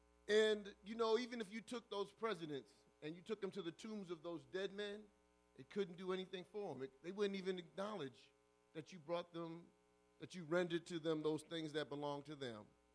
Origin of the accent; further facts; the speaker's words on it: New York, United States; I grew up in New York when you used to be able to go and buy a 25 cents would buy you a slice of pizza.